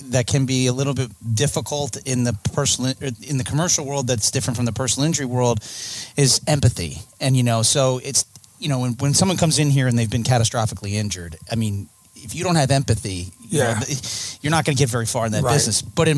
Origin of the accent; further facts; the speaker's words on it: Scranton, Pennsylvania, United States; So I'm originally from the Scranton area, spent my early years up there, graduated from the University of Scranton in 1998